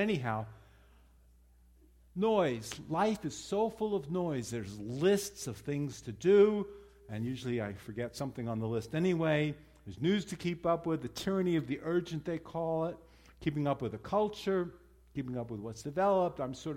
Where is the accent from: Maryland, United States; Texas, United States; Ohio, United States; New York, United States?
New York, United States; New York City; That's my hometown. That's Times Square, 42nd Street, where 7th Avenue and Broadway and 42nd Street come together.